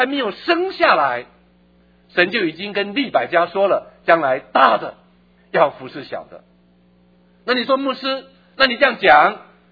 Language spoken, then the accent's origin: Chinese; China; 其实我们中国人傻并不一定我们傻，只是我们嘴巴讲不出来，我们英文讲得不够好。